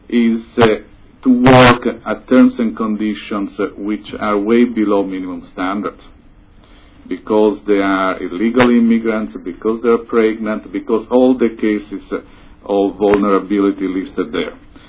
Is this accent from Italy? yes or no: yes; Italy; English is a second language; forgive me, it's my accent. In Italy, we call it.